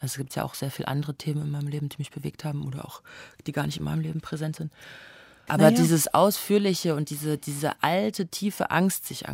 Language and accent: German; Weimar, Thuringia, Germany; ich komme aus Weimar